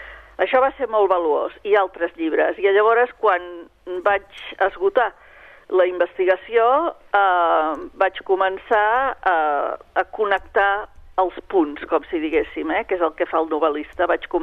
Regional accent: Catalonia, Spain; first language Catalan; jo he optat per la meva llengua perquè escric sobre Catalunya, també em desplaço a altres llocs i tinc un llibre sobre Amèrica, però la meva primera llengua és el català

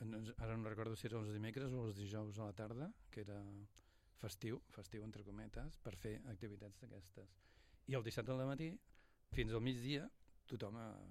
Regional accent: Sabadell, Catalonia, Spain; jo neixo a Sabadell, soc sabadellenc, i neixo a la part de la Creu Alta, al carrer Batlle Vell, al 197.

